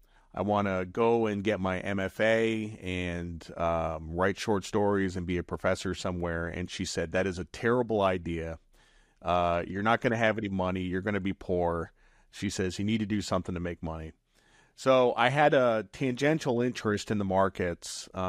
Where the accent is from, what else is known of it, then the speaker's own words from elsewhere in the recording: Norwich, Connecticut, United States; I grew up in Norwich, Connecticut, graduated from high school in 1992.